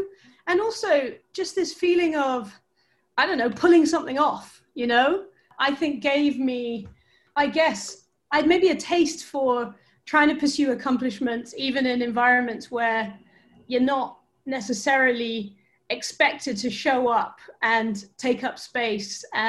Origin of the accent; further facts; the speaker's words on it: Eswatini; I grew up in Southern Africa, and at that time we were living in a tiny little landlocked country called Swaziland, and I spent most of my childhood there.